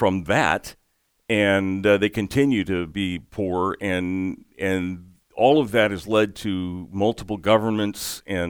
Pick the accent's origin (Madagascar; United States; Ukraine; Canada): Madagascar; I was growing up in Madagascar, as we've mentioned before, and we had one of these revolutions.